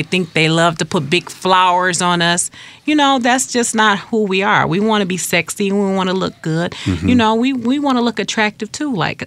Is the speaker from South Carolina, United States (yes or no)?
no; Detroit, Michigan, United States; One, I'm a true Detroiter. I grew up, born and raised here. And I grew up near Grand River. And Grand River used to be the place to shop.